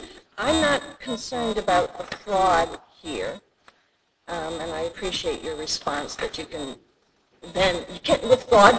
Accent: Wausau, Wisconsin, United States; I'm from Wausau, that's right.

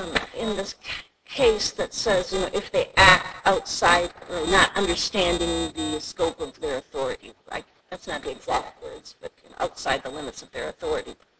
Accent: Wausau, Wisconsin, United States; I'm from Wausau, that's right.

